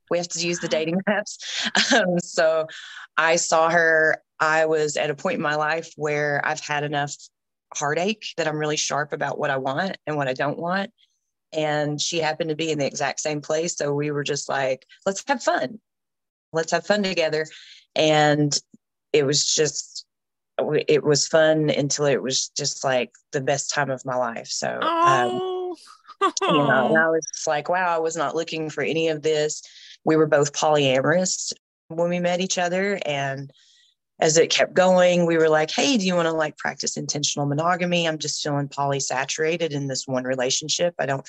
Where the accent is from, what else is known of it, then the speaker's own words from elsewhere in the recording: Tennessee, United States; I'm 37 years old. I'm a mom. I have a beautiful 10-year-old son. I'm originally from East Tennessee. That's where I've lived my entire life.